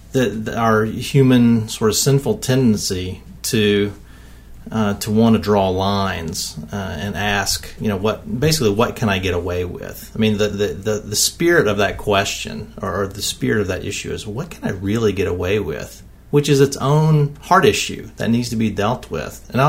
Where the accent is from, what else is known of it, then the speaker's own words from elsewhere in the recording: the South, United States; Now, I grew up in the South, as David likes to remind everybody. So I did plenty of gardening when I was a kid